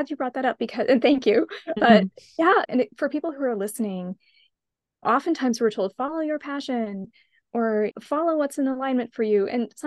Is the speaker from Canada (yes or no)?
yes; Canada; I'm from Canada originally, so I had a J-1 visa